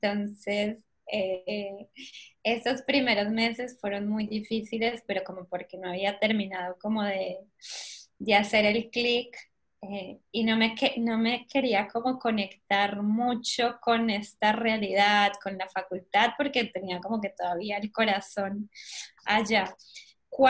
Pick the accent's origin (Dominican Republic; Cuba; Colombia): Colombia; now in Argentina; tengo 30 años, soy colombiana, si se nota por la tonada. Llevo 12 años acá en Argentina